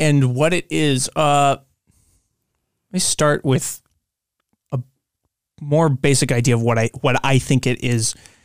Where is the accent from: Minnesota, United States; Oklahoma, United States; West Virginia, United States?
West Virginia, United States; Kearneysville; I'm from West Virginia in the Eastern Panhandle, which some West Virginians don't consider West Virginia, but to heck with them. I'm from I would say a small town, but it's not even a small town. It's just a zip code called Kearneysville.